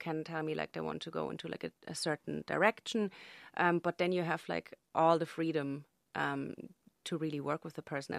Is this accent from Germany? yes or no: yes; Germany; English is a second language; moved away as an adult; now in Ireland; So I'm from Germany. And I just came over to Ireland to do my language course for college. And I just never left.